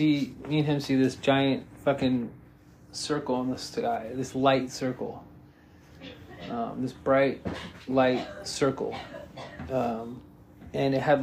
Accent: Long Beach, California, United States; I grew up in Long Beach, so.

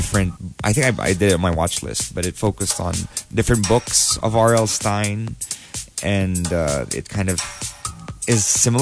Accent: Philippines; I'm a Filipina

